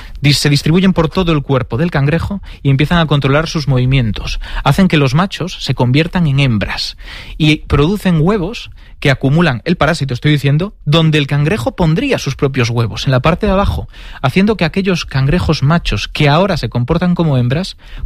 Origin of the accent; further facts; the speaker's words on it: Galicia, Spain; Yo al final soy gallego, estoy acostumbrado a ir al mercado del pescado